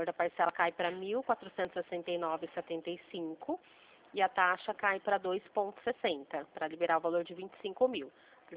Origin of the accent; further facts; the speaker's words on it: Limeira, São Paulo, Brazil; Eu sou aqui de Limeira, interior de São Paulo.